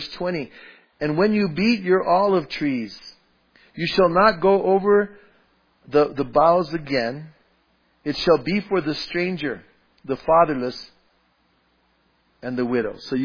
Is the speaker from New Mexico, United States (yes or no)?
yes; Bernalillo, New Mexico, United States; I was on my way to my hometown. I was driving my old 55 Chevy pickup, and it was nighttime. And I was on my way from Albuquerque to Bernalillo on this old kind of two-lane highway, old Highway 85.